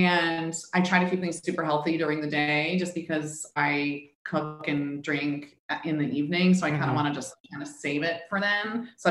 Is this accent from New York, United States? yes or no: yes; New York City, New York, United States; born there; Yeah, I was born in the West Village.